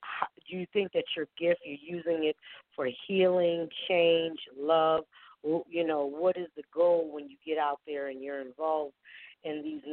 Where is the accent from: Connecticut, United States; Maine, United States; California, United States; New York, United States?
Connecticut, United States; Stamford; also born or lived in New Haven / Bridgeport / Norwalk; I'm from Stamford, Connecticut. Richmond, I lived a little bit of everywhere. So I'm from Stamford, but I've lived in New Haven, Bridgeport, Norwalk.